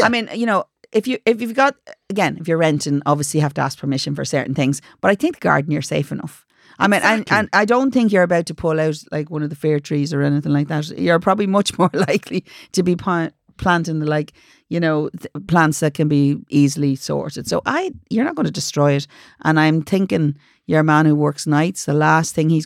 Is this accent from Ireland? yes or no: yes; Sligo, Connacht, Ireland; now in Dublin, Ireland; I'm from Sligo and I am renting in Dublin.